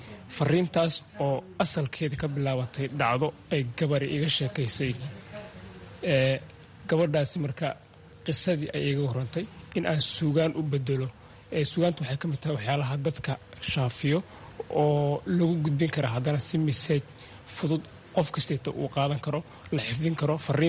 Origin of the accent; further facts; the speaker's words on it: Ceel Guduud, Gedo, Somalia; born there; ana waxaan ku dhashay meel yiraahdo Ceelguduud oo ku taala gobolka Gedo, waa tuulo.